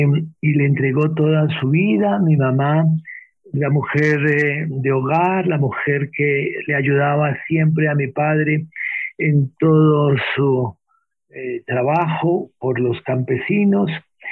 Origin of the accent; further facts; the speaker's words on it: Bogotá, Colombia; Sí, nací en Colombia, en una población muy cercana a Bogotá, aunque me he criado en Bogotá.